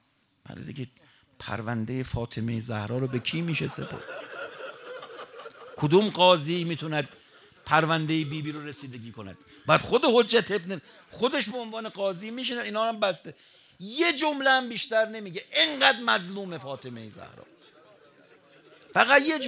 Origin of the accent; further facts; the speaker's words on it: Tehran, Tehran Province, Iran; born there; ما الان باید چقدر شکر کنیم تو تهران متولد شدیم